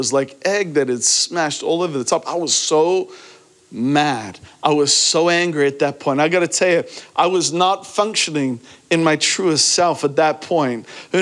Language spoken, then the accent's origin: English; Australia; And that's where I'm from, by the way. And it's not a pirate accent. I'm from Australia.